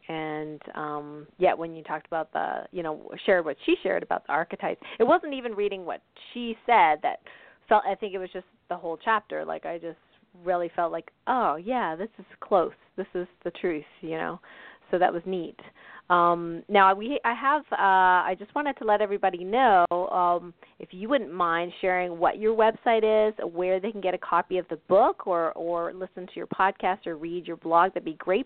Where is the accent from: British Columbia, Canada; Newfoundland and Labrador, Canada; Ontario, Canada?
Ontario, Canada; So it sounds like somebody from my home country. So area code 416.